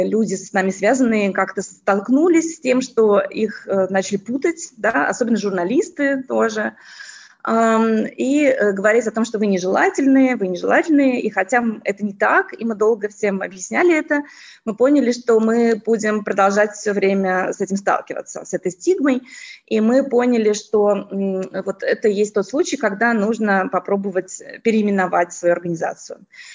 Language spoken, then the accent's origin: Russian; Russia; потому что все равно я россиянка